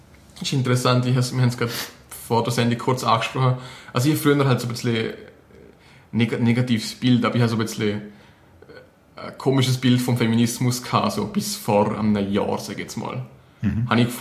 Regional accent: Switzerland; Ich bin mir nie ganz sicher gewesen, ob das nur als Schweizer so komisch tönt

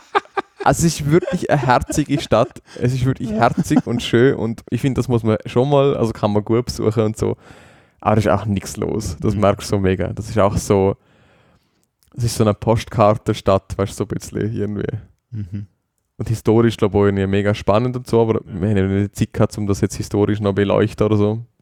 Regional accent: Liechtenstein; Als Liechtensteiner sowieso

